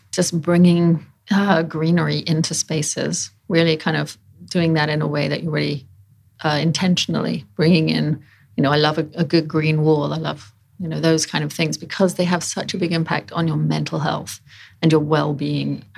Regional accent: United Kingdom; I have gardening. I am British.

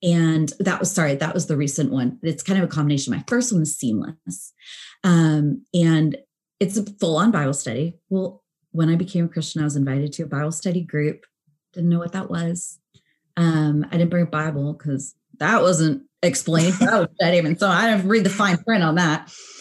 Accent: Connecticut, United States; also born or lived in Cincinnati; I was born in Cincinnati and then we moved to Connecticut.

